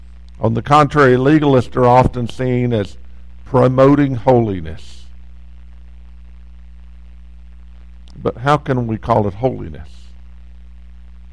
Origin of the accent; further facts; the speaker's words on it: Odessa, Texas, United States; I grew up in Odessa, Texas, and we had four high schools in Odessa, Texas.